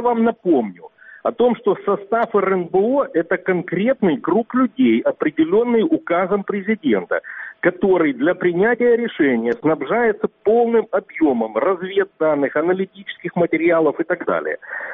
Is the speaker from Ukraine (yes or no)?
yes; Crimea, Ukraine; ну вот даже я, крымчанин, который ввязан в эту ситуацию, для которого это личная трагедия